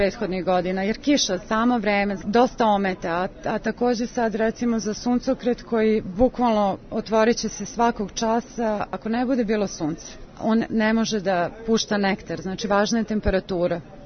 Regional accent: Serbia; bilo bi lepo da se mi kao Srbi opametimo

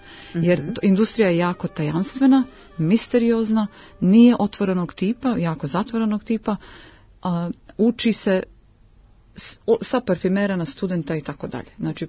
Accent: Prijepolje, Zlatibor District, Serbia; born there; Ja sam rođena u Prijepolju, a volim Beograd jer sam baš dosta vremena provodila u Beogradu kao mala.

